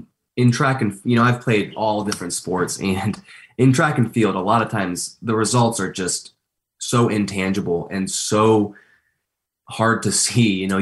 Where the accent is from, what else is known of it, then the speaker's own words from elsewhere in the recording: Indiana, United States; now in Michigan, United States; You know, I'm from Indiana, live in Michigan.